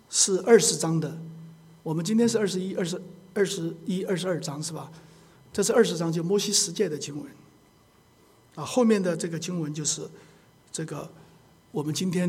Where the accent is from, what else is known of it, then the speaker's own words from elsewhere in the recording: Chongqing, China; 我是重庆人呢，重庆人喜欢吃火锅是吧